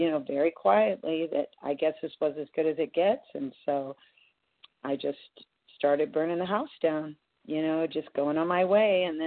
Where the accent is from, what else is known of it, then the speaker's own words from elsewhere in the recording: California, United States; from Northern California